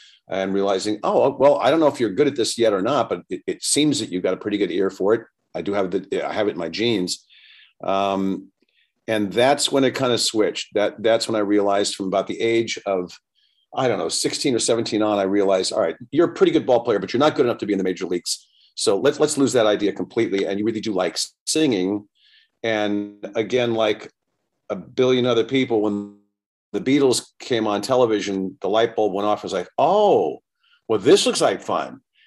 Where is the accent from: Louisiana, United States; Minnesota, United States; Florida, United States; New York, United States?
New York, United States; growing up in New York at that time